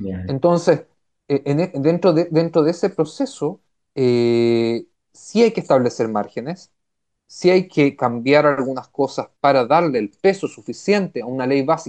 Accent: Chile; moved away; yo soy chileno de origen, allá todavía se está viviendo el tema

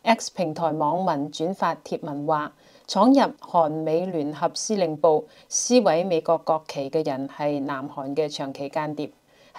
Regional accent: Taiwan; 但係我哋台灣人睇到嘅係點解佢可以咁快就做到移植器官？

